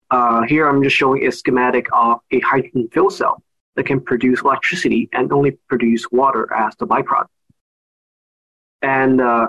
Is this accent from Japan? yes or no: yes; Japan; moved away as an adult; also born or lived in China; now in United States; So I was raised in Japan and China before I came to the United States for my bachelor's degree in biochemistry